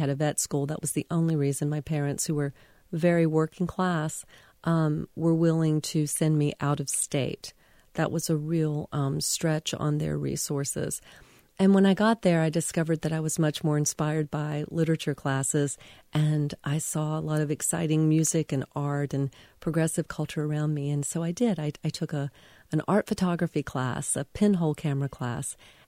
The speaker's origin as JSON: {"language": "English", "town": "Macon", "region": "Georgia", "country": "United States", "tie": "born there", "said": "Well, I was born in Macon."}